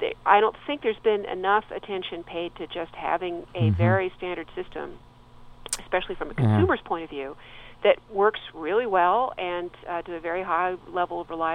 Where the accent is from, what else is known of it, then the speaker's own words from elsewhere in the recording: Santa Monica, California, United States; I just visited my hometown of Santa Monica